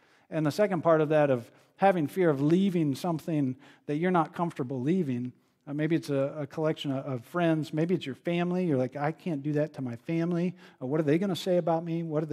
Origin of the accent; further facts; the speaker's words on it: New Knoxville, Ohio, United States; I'm from Ohio, New Knoxville.